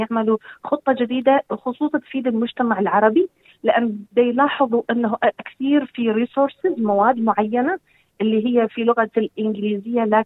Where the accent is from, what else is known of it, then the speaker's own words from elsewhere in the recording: Iraq; now in Australia; أنا عراقية. وسوف أظل عراقية يعني. بس أنه أنا يعني بلدي الأم هو العراق وأنا فخورة فيه جدا. لكن أنه إحنا يعني اندمجت، إذا أنت تسأليني اندمجت أنا في المجتمع الأسترالي